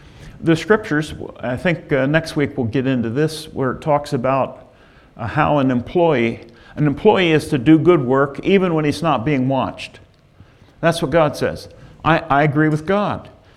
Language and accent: English; Enola, Pennsylvania, United States; I've talked enough about where I grew up in Enola for you to know that I loved where I grew up.